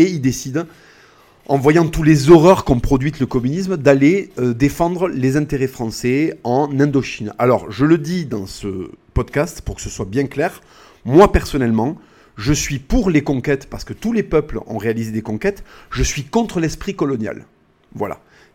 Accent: Spain; Moi, je suis espagnol, je leur dis, oui, vous pouvez être fiers de ça

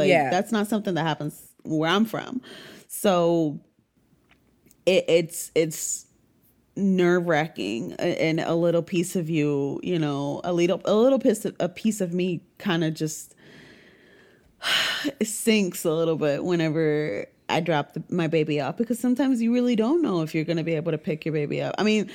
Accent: Puerto Rico; but I grew up in Puerto Rico, so things are different.

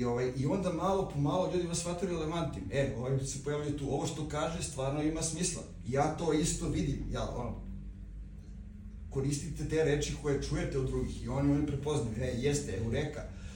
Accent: Pirot, Southern and Eastern Serbia, Serbia; now in Novi Sad, Serbia; dolazim iz Pirota. Iz malog mesta

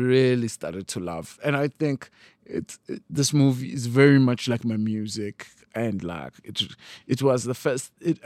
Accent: Tsolo, Eastern Cape, South Africa; I grew up in the Eastern Cape, a small town called Tsolo.

